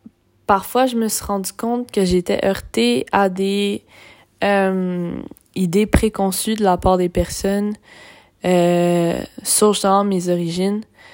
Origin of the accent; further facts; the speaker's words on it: Gatineau, Quebec, Canada; born there; je suis d'origine québécoise, je suis née à Gatineau, ma mère vient de l'Abitibi, puis mon père est né à Tripoli, en Libye. Et sa mère est tunisienne.